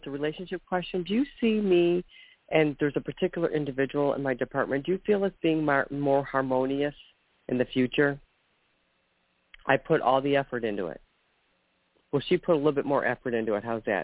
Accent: Ohio, United States; I'm from Ohio.

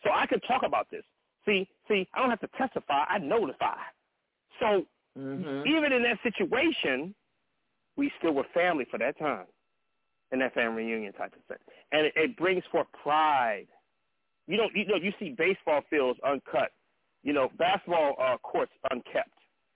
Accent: Compton, California, United States; like I'm from Compton, so a lot of my family, you know, to this day are gang bangers.

